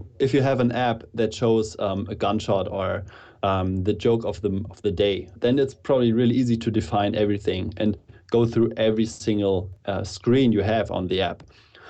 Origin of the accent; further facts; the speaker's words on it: Germany; I'm from Germany.